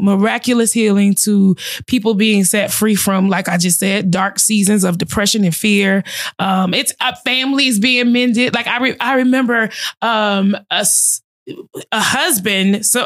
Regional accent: Georgia, United States; The testimony behind that song is one night I was down south in Georgia. I'm from Georgia.

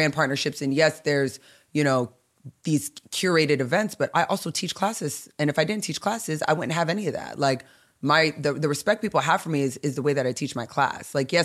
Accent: New Jersey, United States; I'm also not from here. I'm from Jersey.

